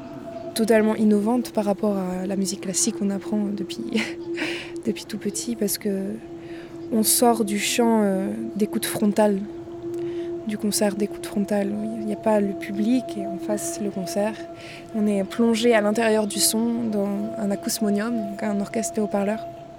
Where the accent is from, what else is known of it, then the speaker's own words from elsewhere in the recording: France; now in Berlin, Germany; Je suis française, j'ai étudié ici à Toulouse et actuellement j'habite à Berlin